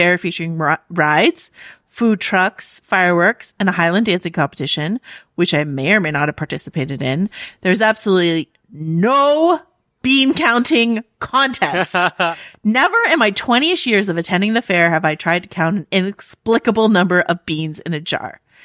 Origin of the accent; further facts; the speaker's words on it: Kalgoorlie, Western Australia, Australia; I was born and raised in Kalgoorlie.